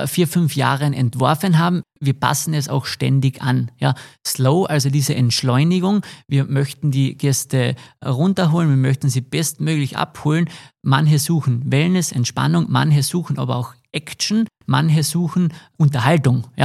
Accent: Carinthia, Austria; ich will wieder zurück in mein Heimatbundesland kommen und möchte gerne eine Sommersaison, es war nur eine Sommersaison eigentlich geplant, am Wörthersee verbringen.

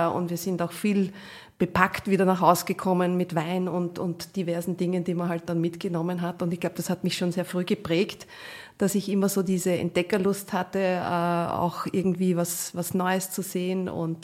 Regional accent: Salzburg, Austria; Salzburg ist meine Heimatstadt. Ja. In Salzburg bin ich geboren, da bin ich in die Schule gegangen. Und da bin ich groß geworden

